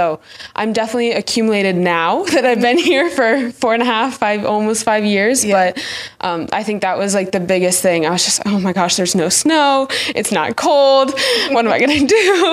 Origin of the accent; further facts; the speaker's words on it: Traverse City, Michigan, United States; Mm-mm, no, I'm from Traverse City, Michigan.